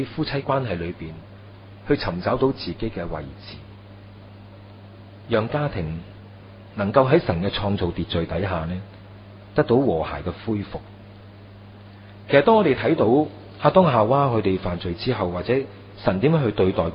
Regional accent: China; 所以我哋中国人、东方人呢，嗰种嘅父权啦，男人系一家之主啦

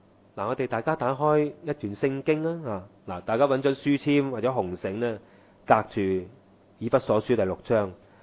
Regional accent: China; 我哋中国人话咧，百忍咧就可以成金

